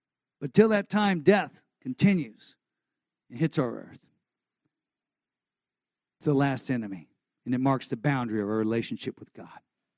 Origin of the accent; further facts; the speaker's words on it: Texas, United States; Because I'm from Texas, and I can kick everyone's backside.